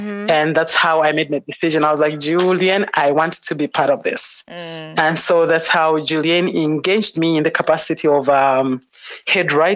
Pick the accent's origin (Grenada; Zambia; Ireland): Zambia; Chipata, Eastern Province; from the time I was a kid in the village where I grew up in Chipata, which is the eastern side of Zambia.